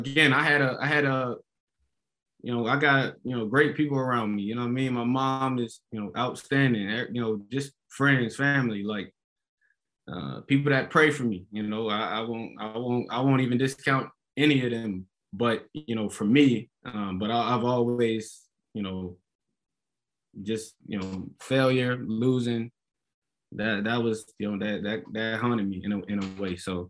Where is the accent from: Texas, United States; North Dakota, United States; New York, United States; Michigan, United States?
New York, United States; Syracuse; Like, I feel like it began growing up in Syracuse, right? Like that, I was, you know, I just, it was home, but it was all I knew